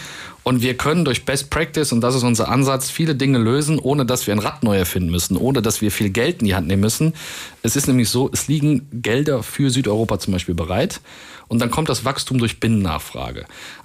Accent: Aachen, North Rhine-Westphalia, Germany; Also ich komme aus Aachen

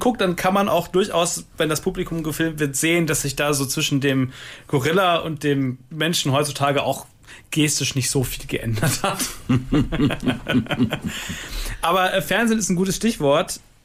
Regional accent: Essen, North Rhine-Westphalia, Germany; Ich komme ja aus Essen. Das ist mein Ruhrpott-Typ quasi.

